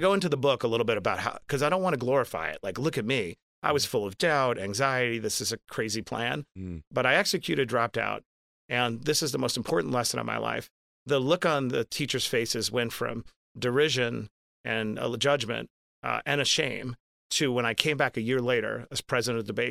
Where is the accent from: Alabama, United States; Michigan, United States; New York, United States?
New York, United States; Queens; born or raised there